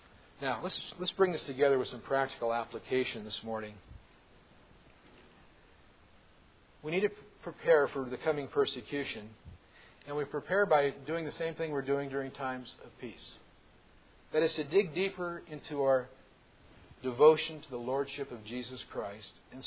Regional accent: Oakland, California, United States; I was surprised because we grew up around Oakland, and when Oakland A's were kind of our team with the kids growing up

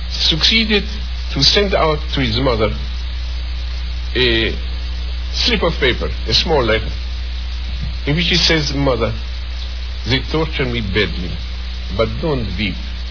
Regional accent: Romania; I am from Romania.

